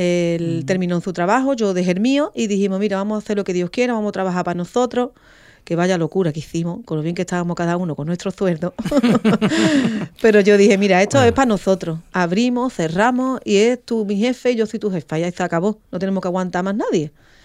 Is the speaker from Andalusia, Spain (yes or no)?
yes; Chipiona, Andalusia, Spain; Pues claro, en Chipiona, de donde yo vengo, el cante es una cosa que tú tienes, pero que se estudie, eso ya es otra cosa.